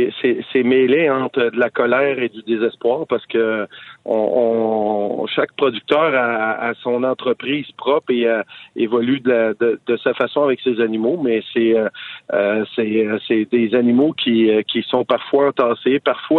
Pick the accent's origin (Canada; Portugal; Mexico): Canada; Quebec; Au Québec, là, on est capable de fournir les abattoirs du Québec, nous autre